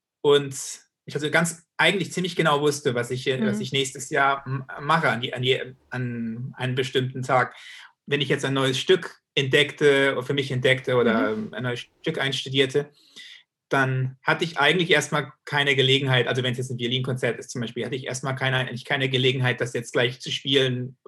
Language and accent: German; Germany; also born or lived in United States; dass ich ja viele Jahre in Amerika immer der deutsche Geiger war, der dort auftrat